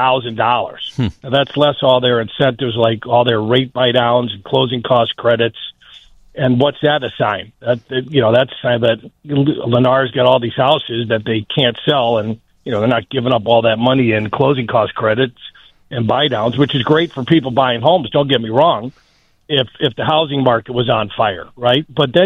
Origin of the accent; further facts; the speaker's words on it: Northbrook, Illinois, United States; Glenview, my hometown, Northbrook, Western Burbs, Naperville